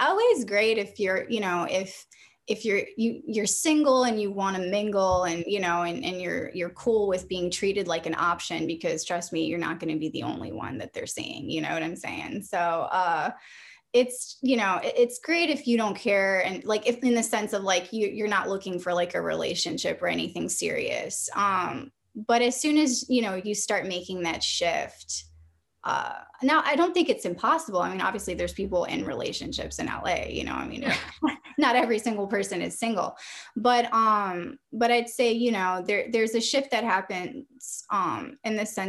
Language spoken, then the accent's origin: English; France; now in Los Angeles, United States; I'm actually originally from France.